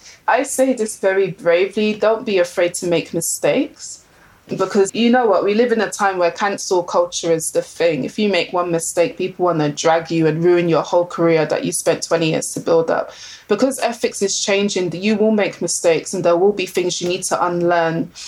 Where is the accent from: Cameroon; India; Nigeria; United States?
Nigeria; first of all, I'm African, I'm Nigerian.